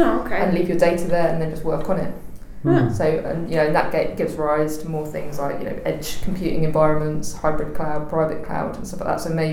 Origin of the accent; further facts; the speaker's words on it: Hayes, London, United Kingdom; My hometown is Hayes in Middlesex. That's where I was born.